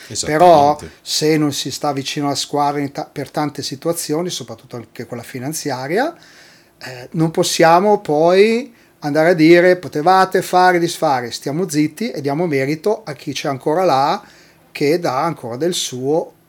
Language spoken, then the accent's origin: Italian; Milan, Lombardy, Italy; Io da milanese, tifoso dell'Alleghe